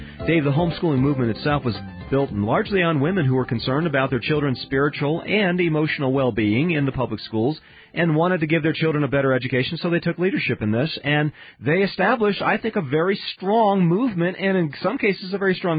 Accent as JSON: {"language": "English", "country": "Japan", "tie": "born or raised there", "said": "when I grew up in Japan."}